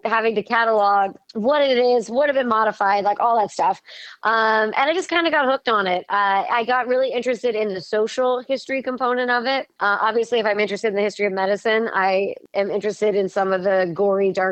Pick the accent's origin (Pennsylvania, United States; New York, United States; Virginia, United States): Pennsylvania, United States; Pittsburgh; I'm from Pittsburgh, so I'm from Western PA.